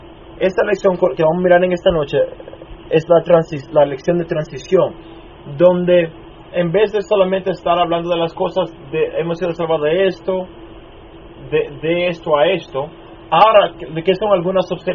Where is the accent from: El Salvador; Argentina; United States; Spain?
United States; Minnesota; Donde me crié en Minnesota, donde hay 10.000 lagos, hay mucha agua fresca y siempre llovía ahí